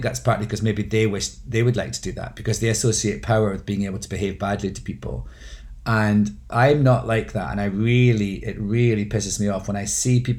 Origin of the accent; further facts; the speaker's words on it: Scotland, United Kingdom; my speaking out about things is completely to do with the fact of being Scottish.